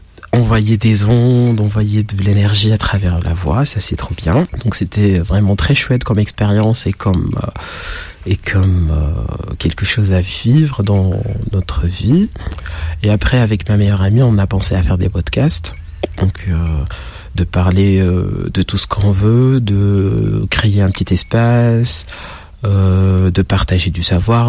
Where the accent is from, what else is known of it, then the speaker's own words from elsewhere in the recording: Tunisia; now in Lyon, France; je suis tunisien, je suis à Lyon pour faire des études de psychologie.